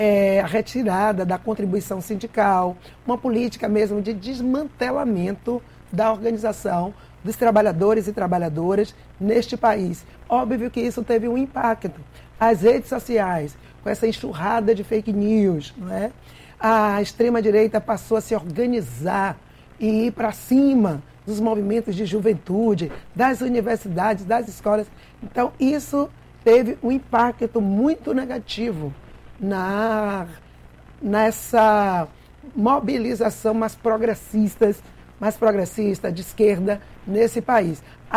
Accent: Salvador, Bahia, Brazil; Então, eu sou nascida e criada em Salvador. Eu já nasci lutando em Salvador, não é? Eu nasci numa favela, a favela de Ondina, minha família foi despejada.

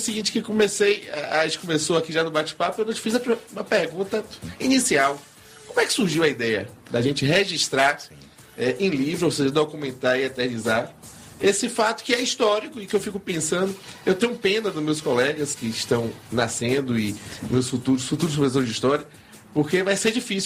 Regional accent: Bahia, Brazil; como eu sou baiano

